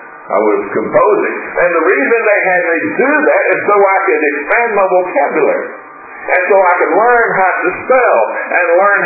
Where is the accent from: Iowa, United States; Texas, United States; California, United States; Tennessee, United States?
Tennessee, United States; Chattanooga; I grew up in Chattanooga